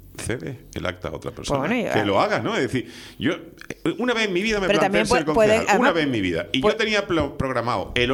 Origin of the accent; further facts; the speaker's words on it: La Orotava, Canary Islands, Spain; qué pasa en la Orotava, porque yo sé que está maravillosa, porque mi pueblo es maravilloso.